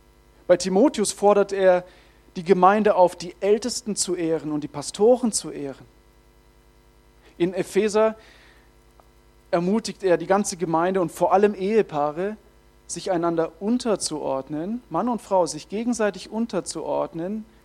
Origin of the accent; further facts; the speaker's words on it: Baden-Württemberg, Germany; Ja, ich bin Schwabe, ich kann sowas.